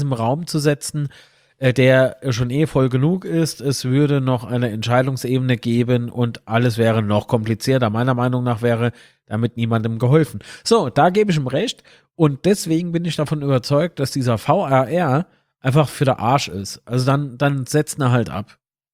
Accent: Rhineland-Palatinate, Germany; Ich liebe ihn nicht, weil wahre Liebe als Pfälzer, die gilt eigentlich nur im FCK.

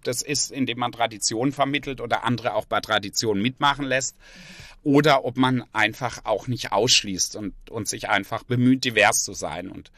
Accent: Baden-Württemberg, Germany; accent: Alemannic; first language Alemannic; Und natürlich Alemannisch meine Muttersprache, also bei mir daheim wird Alemannisch geschwätzt und das tue ich auch im Privaten sehr, sehr, sehr gerne.

